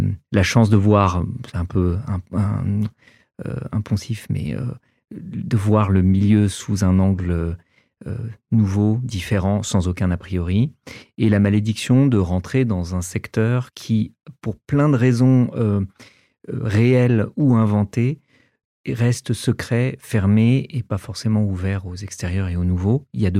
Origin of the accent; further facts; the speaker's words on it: Paris, Île-de-France, France; J'ai grandi à Paris, j'étais un gentil bon élève, je viens d'une famille d'immigrés chrétiens libanais qui ont débarqué en France pendant la guerre